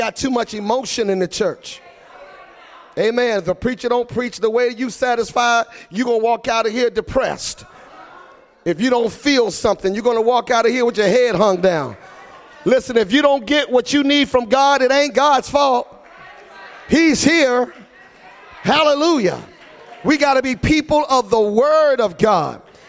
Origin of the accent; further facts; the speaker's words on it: Virginia, United States; I come from the East Coast, the state of Virginia, a state full of revival.